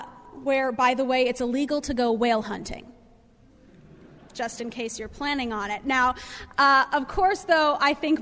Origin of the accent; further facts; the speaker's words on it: Nebraska, United States; when I graduate law school, I plan on moving back to my hometown in Nebraska, because that's home for me.